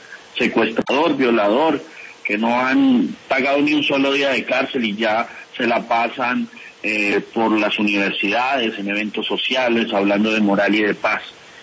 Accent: Colombia; lo que nosotros necesitamos es exigirles como colombianos

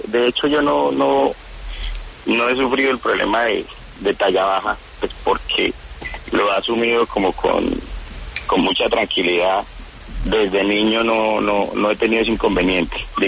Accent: Casanare, Colombia; decidí regresar a mi pueblo, a mi departamento, el departamento de Casanare

